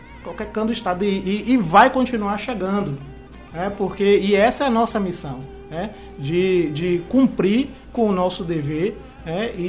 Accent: Salvador, Bahia, Brazil; now in Ilhéus, Brazil; Eu sou... nascido e criado em Salvador, né? Mas me estabeleci na região do Extremo Sul, vim de lá da região do Extremo Sul

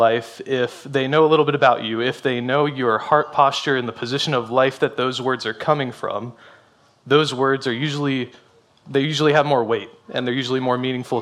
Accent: New Jersey, United States; I'm from New Jersey. We went to a camp in Pennsylvania called High Point Camp.

